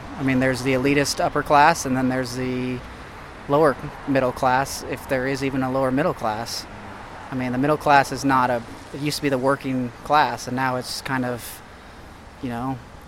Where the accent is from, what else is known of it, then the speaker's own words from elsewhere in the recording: Kansas City, Missouri, United States; now in Eugene, United States; Kansas City.